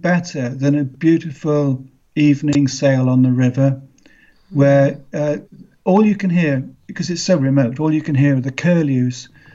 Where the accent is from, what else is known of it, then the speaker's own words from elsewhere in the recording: Kenya; Well, I grew up in Africa, in Kenya.